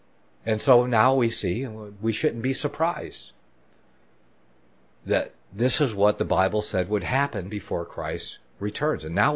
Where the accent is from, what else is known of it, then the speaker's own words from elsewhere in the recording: Michigan, United States; Whitmer from Michigan. Again, Whitmer, whatever her name is, from my home state where I was born, actually.